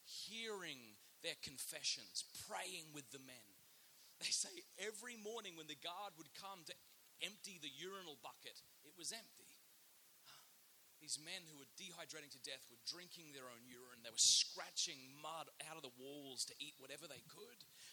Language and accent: English; Australia; We didn't have snow growing up in Australia, never saw it.